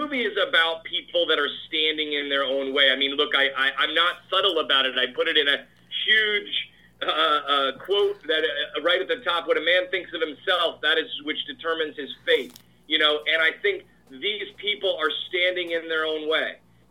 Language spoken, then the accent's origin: English; Texas, United States; but I grew up in Texas and have lived here, on the coast and, for 20 years.